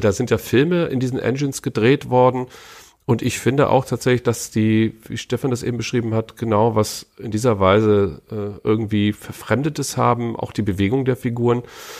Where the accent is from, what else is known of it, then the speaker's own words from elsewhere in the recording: Frankfurt, Hesse, Germany; Da könnte man natürlich auch gleich eine ideologiekritische Lektion, sage ich, als Frankfurter draus ziehen.